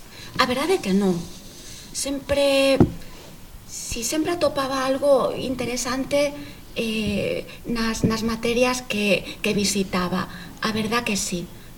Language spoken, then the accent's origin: Galician; Galicia, Spain; first language Galician; Como galego era a miña lingua, era a lingua coa que eu me identificaba